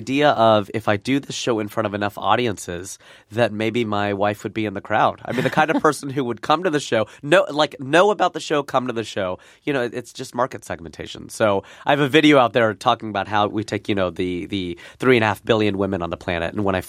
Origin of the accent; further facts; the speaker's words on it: Fairfield, Ohio, United States; also born or lived in Hamilton; I was born in Hamilton. I was raised in Fairfield. And I went to Fairfield High School, went to University of Cincinnati, and I worked at Procter & Gamble. So I'm about as Cincinnati as it gets.